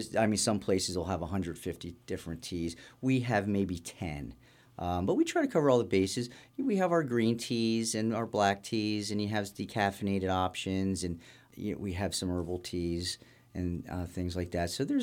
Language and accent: English; Bethlehem, Pennsylvania, United States; I grew up in Bethlehem, and I love being a part of the community.